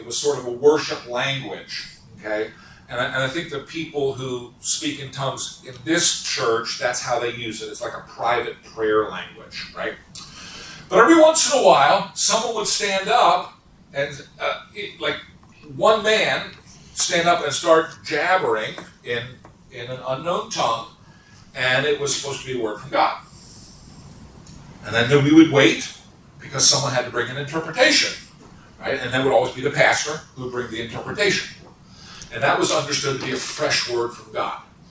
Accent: Missouri, United States; So when I was growing up in Missouri, so there were normal people in a small town in the Ozarks were Baptists.

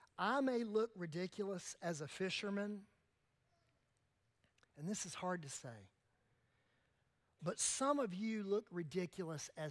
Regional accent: Wilmington, North Carolina, United States; But I grew up fishing with my grandpa, my papa, and actually my granddaddy. And we would go all over, I'm from Wilmington. We'd spend all kinds of times in creeks and out on the sounds of Wrightsville Beach and those areas.

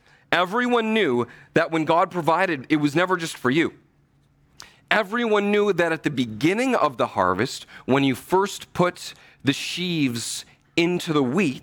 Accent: Stouffville, Ontario, Canada; I grew up in Stouffville, went to school for university in Virginia.

